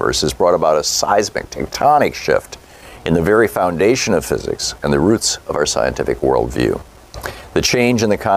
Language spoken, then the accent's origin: English; Lansing, Michigan, United States; Brian in Lansing, Michigan, my hometown.